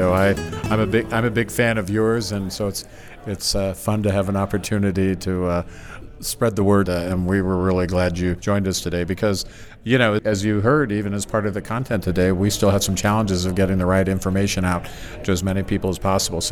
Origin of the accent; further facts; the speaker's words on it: California, United States; I'm from Salinas Valley, but the same thing holds true in the Central Valley and throughout California.